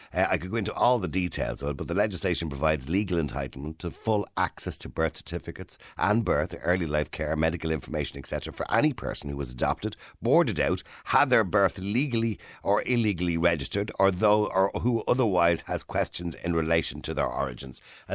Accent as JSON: {"language": "English", "region": "County Dublin", "country": "Ireland", "tie": "born there", "said": "So I was born in 1963 in St. Patrick's Home on the Navan Road."}